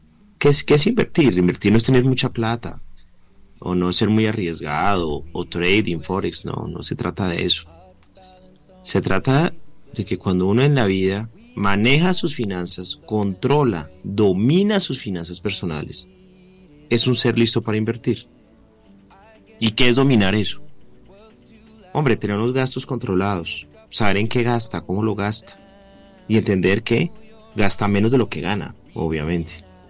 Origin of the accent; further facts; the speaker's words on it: Rosario, Santa Fe, Argentina; Soy economista de Rosario, graduado en el 2002